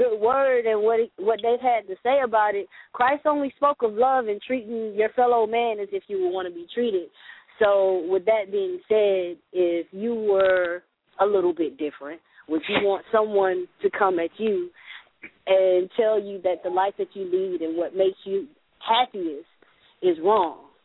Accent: Bible Belt, United States; And I was raised in the Bible Belt and so on and so forth.

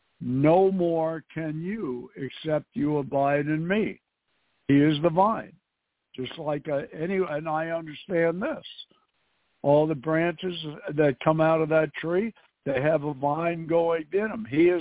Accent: New York City, New York, United States; I was raised in New York City

